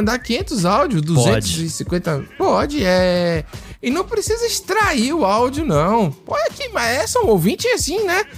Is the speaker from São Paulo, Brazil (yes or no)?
no; Salvador, Bahia, Brazil; Então, e eu sou de Salvador. Salvador é tipo assim, descolado das outras coisas.